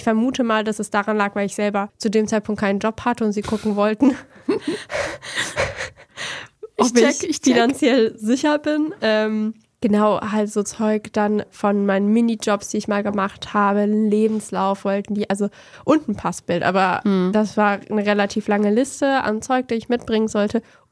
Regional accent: Portugal; also ich komme aus Portugal

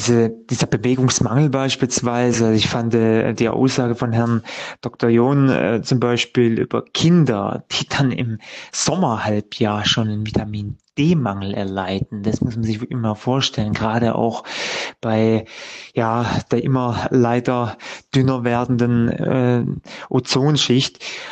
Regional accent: Bühl, Baden-Württemberg, Germany; ich komme hier aus Baden-Württemberg, aus dem schönen Bühl.

